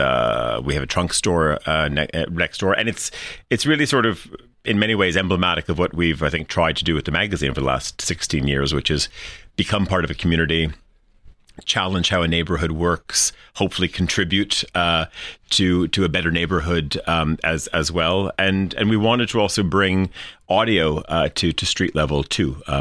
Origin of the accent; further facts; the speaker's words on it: Winnipeg, Manitoba, Canada; moved away as an adult; also born or lived in Montreal / Toronto / United Kingdom; now in Switzerland; I'm Canadian. Was born in Western Canada, really almost in the geographical center of North America in a place called Winnipeg. So grew up principally in three places in Canada, in Winnipeg and Montreal and Toronto, and spent my first 20 years there, and then went to the UK.